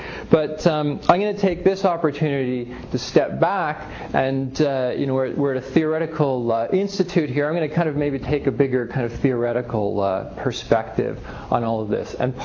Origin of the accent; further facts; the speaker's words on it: Ottawa, Ontario, Canada; I'm from Ottawa, Canada, and here until the middle of December as the journalist in residence